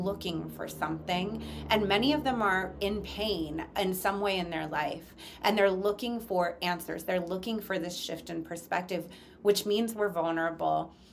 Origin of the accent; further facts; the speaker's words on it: San Francisco, California, United States; abuses in psychedelic healing containers that started in my hometown in San Francisco.